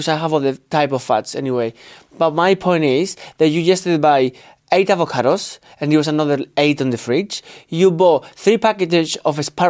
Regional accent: North West England, United Kingdom; And I'm from Lancashire.

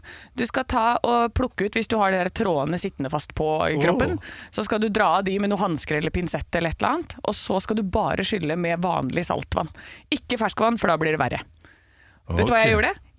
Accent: Innlandet, Norway; Jeg er en innlandsjente, jeg har vokst opp ved Mjøsa

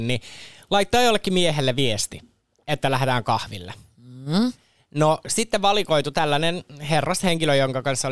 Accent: Turku, Southwest Finland, Finland; Eli länsirannikko on niin kuin tää niin kuin Turun seutu.

